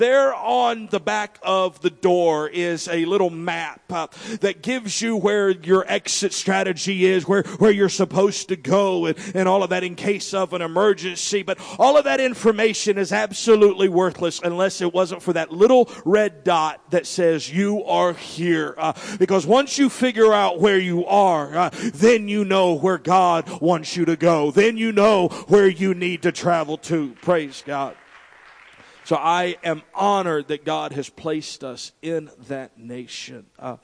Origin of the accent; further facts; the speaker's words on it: Chile; first language es; English is a second language; also born or lived in Texas, United States; I'm more Chilean than gringo. I grew up overseas, and basically Spanish is primarily my first language. And then, of course, being from Texas, it almost has to be.